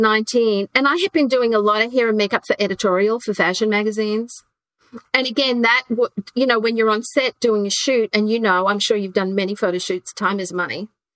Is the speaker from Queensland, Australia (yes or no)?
yes; Queensland, Australia; growing up in Queensland, when I was a teenager, the government issued us egg timers so we could only have a 3-minute shower.